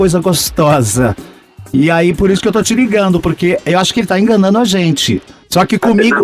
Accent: Limeira, São Paulo, Brazil; Então, eu sou de Limeira.

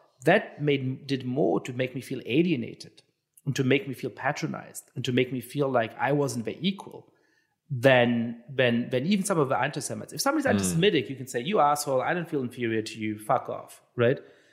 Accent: Germany; I'm Jewish and I grew up in Germany.

